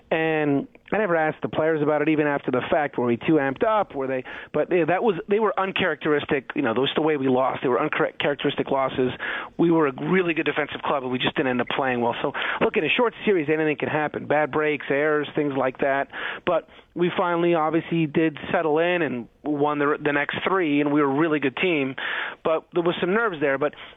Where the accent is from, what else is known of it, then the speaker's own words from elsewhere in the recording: Montreal, Quebec, Canada; also born or lived in Toronto; I'm Canadian. Grew up in Montreal. Lived in Toronto.